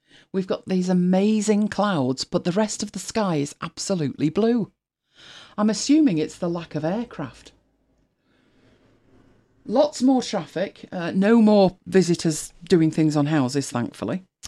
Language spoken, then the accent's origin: English; United Kingdom; We're British, stiff upper lip